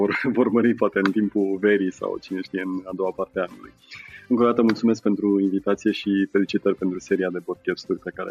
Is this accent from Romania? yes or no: yes; Hațeg, Hunedoara County, Romania; moved away; Eu sunt din Hațec, deloc, la poalele munților Betezat.